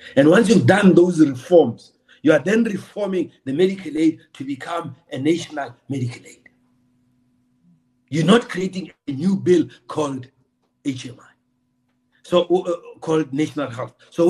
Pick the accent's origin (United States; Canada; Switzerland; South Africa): South Africa; as a South African, you should be able to access your care from a public or private provider